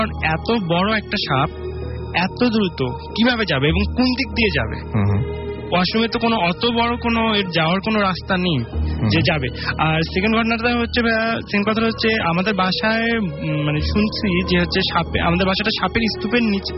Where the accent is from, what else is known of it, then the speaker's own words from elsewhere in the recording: Dinajpur, Rangpur Division, Bangladesh; দিনাজপুর থেকে এসেছি।